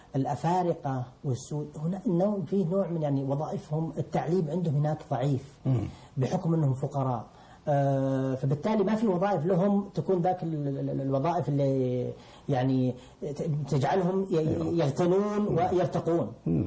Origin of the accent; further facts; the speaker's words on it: Saudi Arabia; وانا من السعوديه